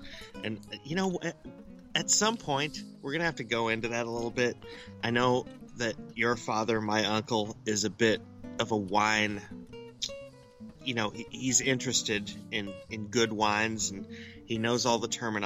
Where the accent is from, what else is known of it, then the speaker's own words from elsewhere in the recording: Davenport, Iowa, United States; Do you realize that Stone Brewery is out of my hometown of Davenport, Iowa?